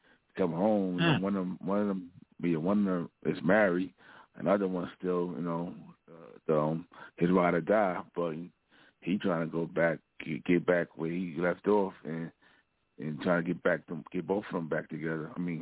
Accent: New York, United States; It's loosely based about my life, growing up in Queens, the relationships I've been through.

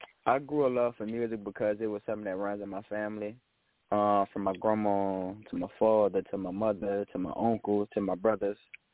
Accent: New Orleans, Louisiana, United States; New Orleans, Louisiana, born and raised.

